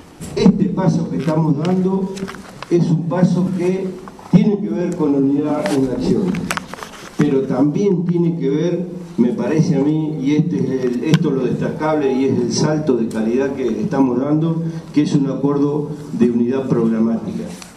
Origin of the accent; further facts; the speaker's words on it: La Pampa, Argentina; yo vengo de La Pampa